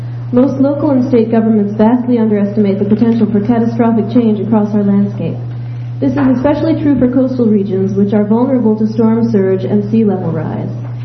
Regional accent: Belfast, Northern Ireland, United Kingdom; I'm from Belfast.

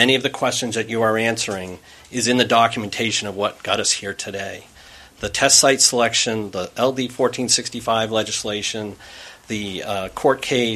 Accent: Hampden, Maine, United States; I work for the University of Maine. I'm from Hamden, Maine.

